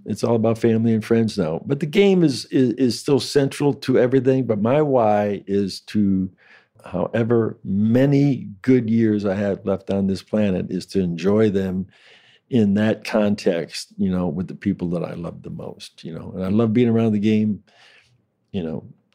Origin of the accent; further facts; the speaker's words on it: Ireland; I'm an Irishman, okay?